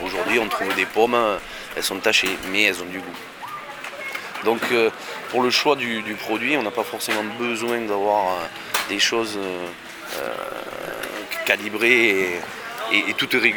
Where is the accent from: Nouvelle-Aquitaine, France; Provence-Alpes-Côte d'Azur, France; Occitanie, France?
Occitanie, France; Alors, chez nous, en Aveyron, on a la chance, c'est qu'on a beaucoup de producteurs.